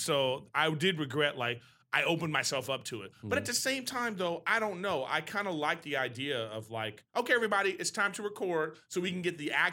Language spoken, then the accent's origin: English; Texas, United States; After the show, her friend comes up to me, and she goes, hey, I'm from Texas, too.